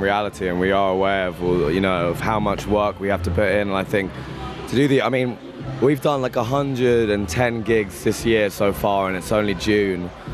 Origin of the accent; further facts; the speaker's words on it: London, United Kingdom; And you know, also we're from London, like there isn't much sunshine all the time.